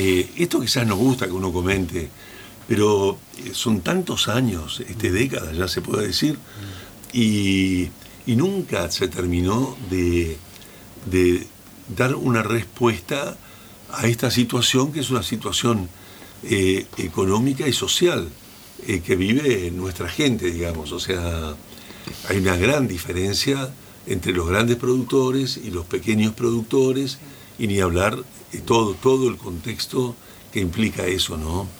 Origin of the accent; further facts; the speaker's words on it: Santa Fe, Argentina; cuando yo vine del norte de Santa Fe, allá para poder mantener la soja tenía que tener 200 hectáreas para arriba para poder vivir.